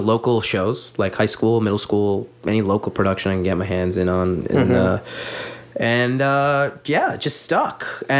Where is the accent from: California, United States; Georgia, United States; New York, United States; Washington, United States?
New York, United States; also born or lived in Putnam County, New York; I grew up in Westchester, New York, Putnam County, but nobody knows where that is. But if I say Westchester, people know.